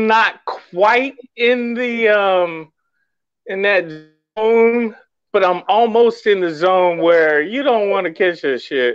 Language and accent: English; Missouri, United States; Well, I grew up in Missouri.